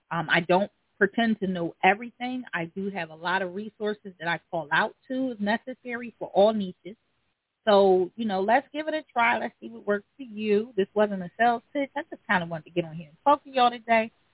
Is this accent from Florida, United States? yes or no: no; Philadelphia, Pennsylvania, United States; Because I'm from the hood. I'm from North Philly.